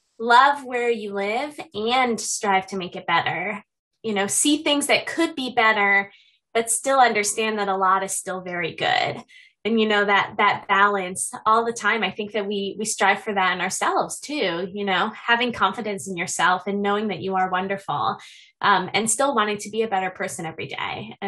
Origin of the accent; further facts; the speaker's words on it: Massachusetts, United States; also born or lived in Seattle; now in Eureka, United States; I grew up in Massachusetts in a really rural area and then lived in Seattle before moving down here.